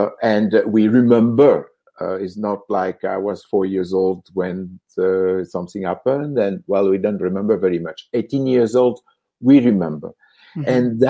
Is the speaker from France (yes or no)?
yes; France; English is a second language; moved away as an adult; now in Toronto, Canada; I come from France with Dr. Tomatis to develop what was going to be the first listening training facility in North America. It is in Toronto